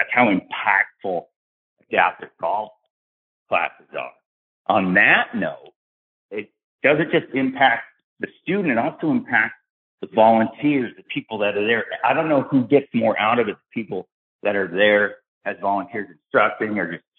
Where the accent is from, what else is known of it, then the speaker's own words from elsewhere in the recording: Tampa, Florida, United States; born there; I was born over at McDill in Tampa and grew up 17 years as a military brat.